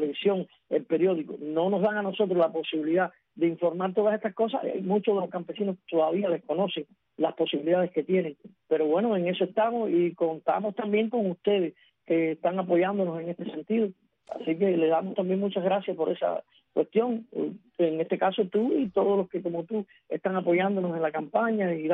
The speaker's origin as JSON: {"language": "Spanish", "country": "Cuba", "said": "nosotros como campesinos cubanos."}